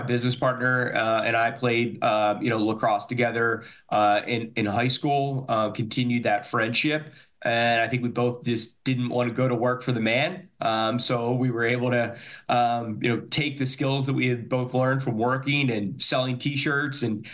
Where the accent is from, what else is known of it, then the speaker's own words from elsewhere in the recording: Malvern, Pennsylvania, United States; I'm from Malvern, Pennsylvania. I'm the youngest of three.